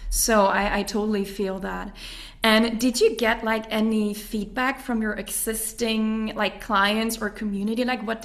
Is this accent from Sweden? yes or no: yes; Sweden; English is a second language; I studied in English and I grew up in Sweden, which is it's a whole different ball game with English there because movies don't get dubbed and stuff like that. So I grew up with the language